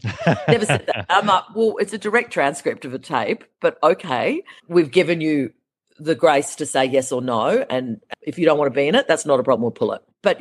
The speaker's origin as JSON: {"language": "English", "country": "Australia", "said": "I said, I'm from Australia. I'm not international press."}